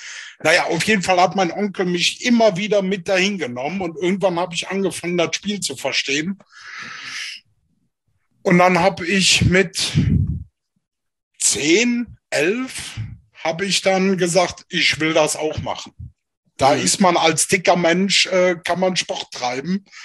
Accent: Alfter, North Rhine-Westphalia, Germany; von Alfter, wo ich aufgewachsen bin, war das halt dann eine Mannschaft in der Nähe.

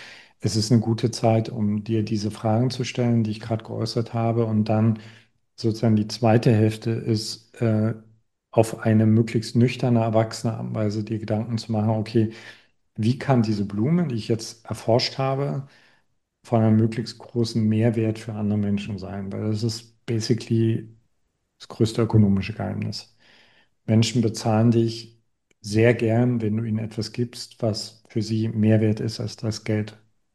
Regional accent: East Germany, Germany; also ich komme aus dem Osten.

